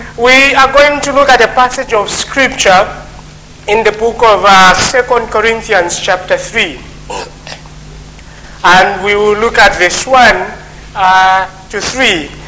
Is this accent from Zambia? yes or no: yes; Zambia; English is a second language; now in Scotland, United Kingdom; I'm not English. You can tell the difference. But at the same time, I'm not Scottish. I learned my English in Zambia, and coming to Scotland and hearing the Scottish accent has made everything complicated for me.